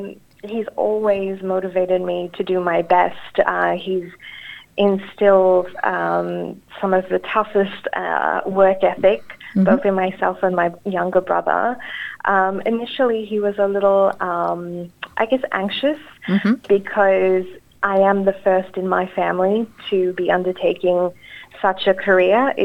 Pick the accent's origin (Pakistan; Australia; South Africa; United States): South Africa; moved away; Okay, so I am of Indian heritage. I grew up in South Africa and I immigrated with my family back in 1999.